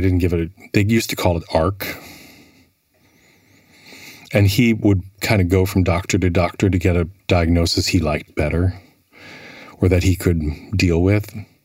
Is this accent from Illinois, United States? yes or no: no; Milwaukee, Wisconsin, United States; also born or lived in Minneapolis; Milwaukee, born and raised Milwaukee, bopped around to a couple different universities, graduated from the University of Minnesota.